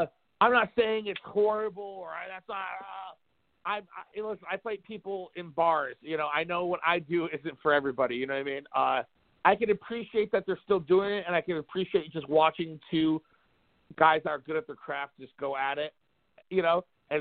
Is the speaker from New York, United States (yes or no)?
yes; Brooklyn, New York, United States; because I'm from Brooklyn and he kind of gets, believe it or not, he gets snippy with me on Twitter sometimes.